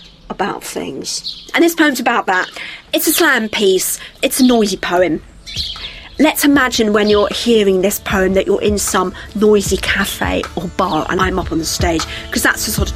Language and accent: English; Bristol, South West England, United Kingdom; it's about my hometown, Bristol.